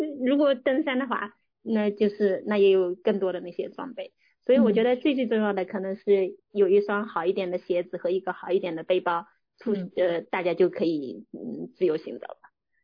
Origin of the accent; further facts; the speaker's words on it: southern China, China; 因为我是南方人